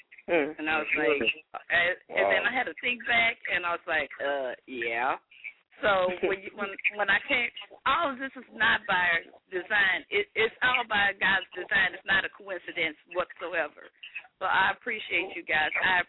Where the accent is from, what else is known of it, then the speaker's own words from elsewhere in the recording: St. Louis, Missouri, United States; I'm from St. Louis.